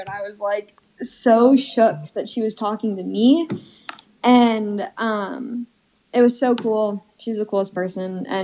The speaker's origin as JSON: {"language": "English", "town": "Park City", "region": "Utah", "country": "United States", "tie": "born or raised there", "also_born_or_lived": "Seattle", "said": "I'm from Utah. I was born in Seattle, but moved to Park City when I was one. So I just didn't know anything else."}